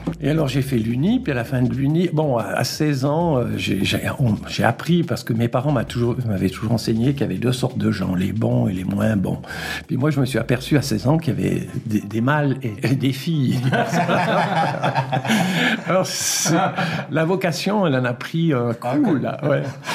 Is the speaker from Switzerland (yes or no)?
yes; Valais, Switzerland; now in Jura, Switzerland; J'ai essayé de postuler en Valais, mon pays d'origine.